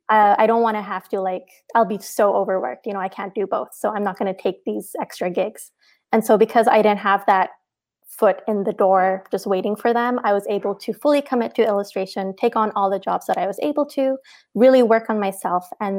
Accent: Canada; now in Toronto, Canada; I am a freelance illustrator and a character designer for animation. I am Pakistani Canadian, based out of Toronto.

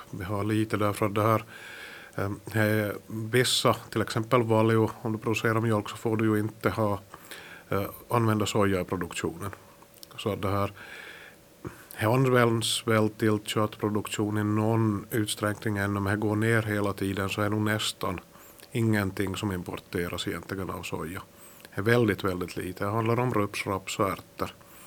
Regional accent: Pedersöre, Ostrobothnia, Finland; jag är från Pedersöre Purmo.

